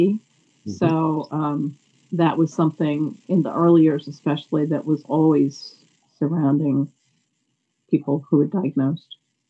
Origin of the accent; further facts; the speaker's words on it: Albany, New York, United States; I'm from Albany, New York.